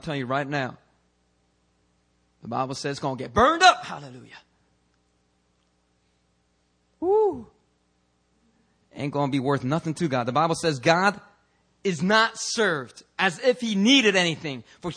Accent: Philadelphia, Pennsylvania, United States; Sometimes, man, I grew up in Philadelphia. And some of the street lights in Philly just don't work.

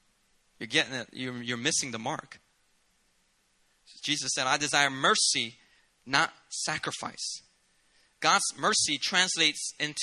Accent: Philadelphia, Pennsylvania, United States; I grew up in Philadelphia. I went to high school where there was a big community of gay, lesbian, transgender.

